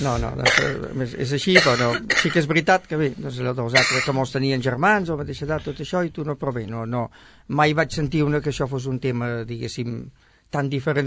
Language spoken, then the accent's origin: Catalan; Sabadell, Catalonia, Spain; Jo vaig néixer a Sabadell